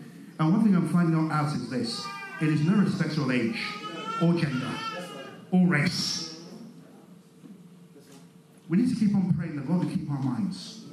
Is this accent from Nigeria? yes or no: yes; Nigeria; Like I say, growing up in Nigeria, we've looked for water in the past and we go to some wells and the wells are dry.